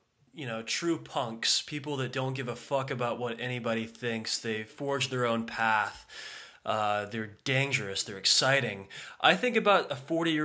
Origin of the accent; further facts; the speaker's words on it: United Kingdom; I'm a British guy pretending to be, you know, South Alabama trash, but whatever.